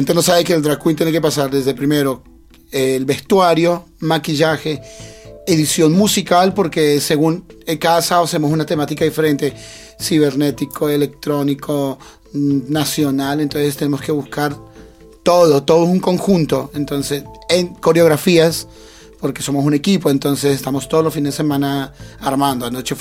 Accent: Colombia; now in Argentina; soy de Colombia. Hace 21 años llegué como mochilero acá a la provincia y, bueno, me enamoré y me quedé.

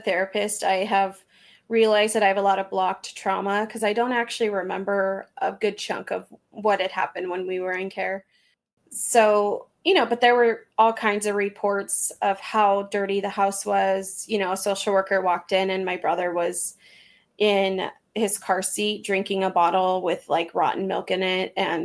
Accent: Fresno, California, United States; also born or lived in San Diego; now in Visalia, United States; I will be 35 next month. I'm originally from San Diego. I grew up in Fresno and now reside in Visalia, California with my family.

